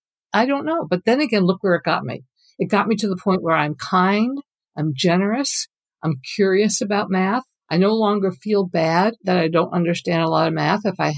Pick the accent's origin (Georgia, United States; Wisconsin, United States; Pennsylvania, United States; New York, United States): New York, United States; I grew up in New York State. We had the New York State Regents.